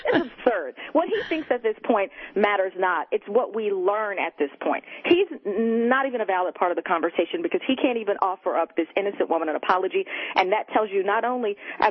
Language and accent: English; Texas, United States; I grew up in Texas. My dad was a master sergeant in the Army. My mom is an educator.